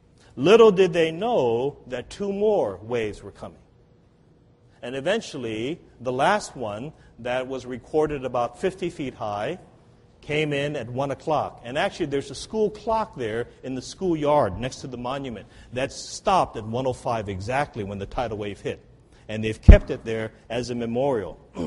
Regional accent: Hawaii, United States; I grew up in Hawaii. My family's from Hawaii, and my parents grew up on the Big Island there, and I grew up on the island of Oahu.

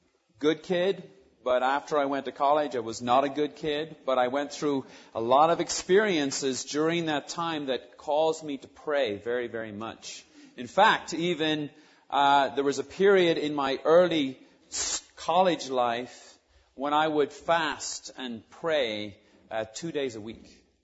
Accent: Dublin, Leinster, Ireland; moved away as an adult; I'm actually from, not from here originally, I'm from Dublin, Ireland. I grew up in Ireland, went to high school there, went to college there, got saved there.

